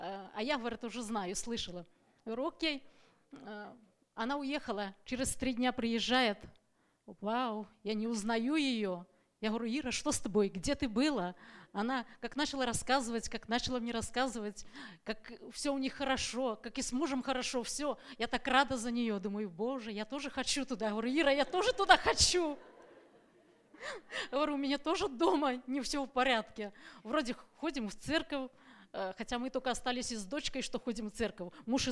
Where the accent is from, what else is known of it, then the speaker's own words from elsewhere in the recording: Tacoma, Washington, United States; я из Такомы.